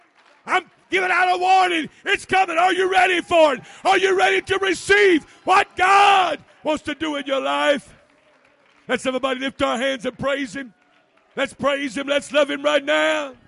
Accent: Missouri, United States; now in North Carolina, United States; Now, where I was raised at in Missouri, live at in North Carolina, we get a lot of storms.

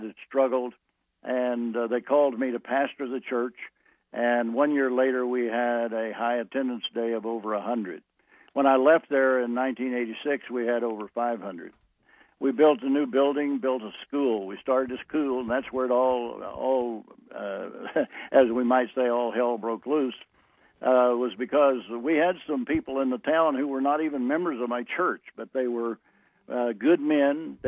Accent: Oklahoma, United States; born there; I was born in Oklahoma in 1939. My father was a preacher farmer, and my mother was a daughter of a Dutch farmer in Arkansas.

